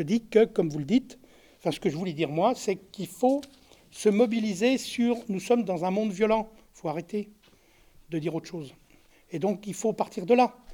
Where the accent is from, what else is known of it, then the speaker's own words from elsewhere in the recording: France; les jeunes chez nous en France sont dans un état très problématique quand même.